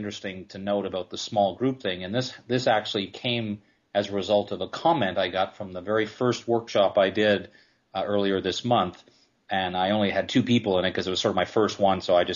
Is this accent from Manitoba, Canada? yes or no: no; Ottawa, Ontario, Canada; I was from Ottawa, actually.